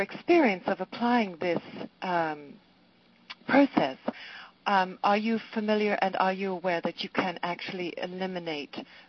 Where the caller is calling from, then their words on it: Yelm, Washington, United States; I'm calling in from near Seattle, actually from Yelm.